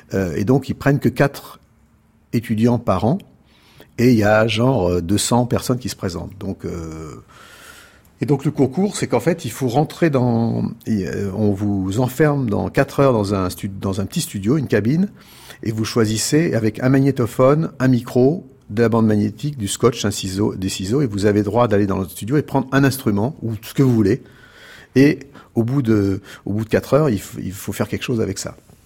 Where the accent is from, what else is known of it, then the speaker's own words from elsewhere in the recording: Lyon, Auvergne-Rhône-Alpes, France; en tant que Lyonnais